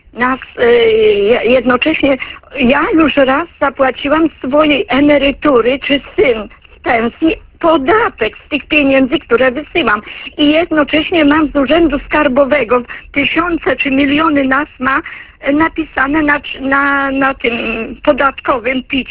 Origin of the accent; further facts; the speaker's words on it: Poznań, Greater Poland Voivodeship, Poland; ale ja jestem poznanianką, jestem dumna z tego